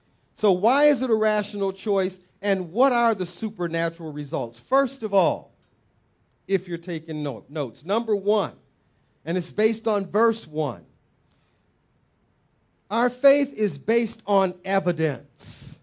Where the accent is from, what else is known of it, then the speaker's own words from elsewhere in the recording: Saginaw, Michigan, United States; If we're in Saginaw, I guess the way my hometown is Saginaw, Michigan, little Detroit, but worse. If we're back in my hometown, we would probably say something like this, man, it's a square biz, this happened.